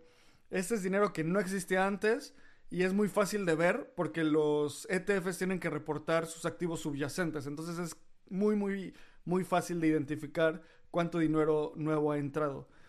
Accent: Mexico; porque somos mexicanos y latinos

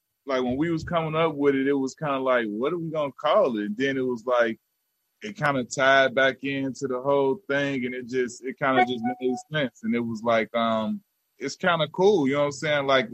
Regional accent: Chicago, Illinois, United States; Like, I'm from Chicago, big city, and I'm like, this LA, they got a lot of the best basketball players.

